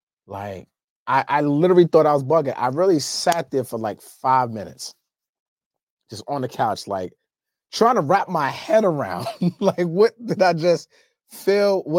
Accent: New York, United States; I'm from New York. We don't deal with the ground moving like that.

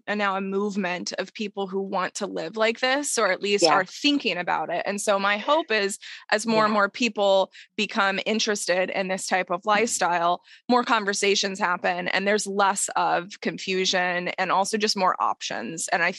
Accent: Texas, United States; I'm from Texas originally. So, you know, a lot of meat going on down there.

